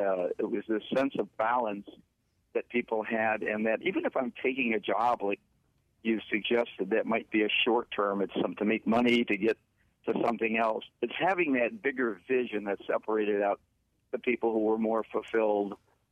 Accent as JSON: {"language": "English", "town": "Chicago", "region": "Illinois", "country": "United States", "tie": "born or raised there", "said": "I have a friend, actually, who I grew up with in the Chicago area, and he lives out in California now."}